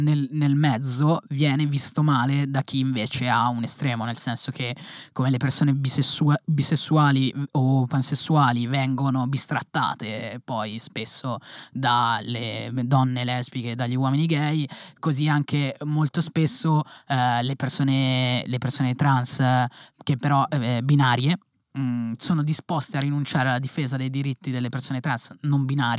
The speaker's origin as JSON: {"language": "Italian", "town": "Milan", "region": "Lombardy", "country": "Italy", "said": "Non sul fatto che sono di Milano, che lì è..."}